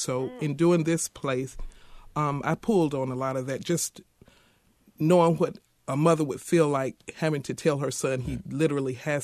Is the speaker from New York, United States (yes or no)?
no; Durham, North Carolina, United States; I'm from Durham, also graduated from Hillside.